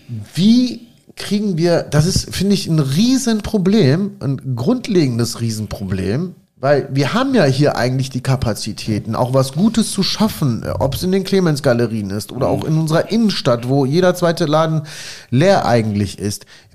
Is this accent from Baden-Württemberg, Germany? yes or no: no; Solingen, North Rhine-Westphalia, Germany; wieder zurückgekommen, weil ich Solingen vermisst habe und Solingen ist für mich einfach geil. Ja, ich möchte einfach in Solingen sein. Jetzt bin ich hier in Höchscheid groß geworden, ja, und bin eigentlich hier in der Stadt groß geworden.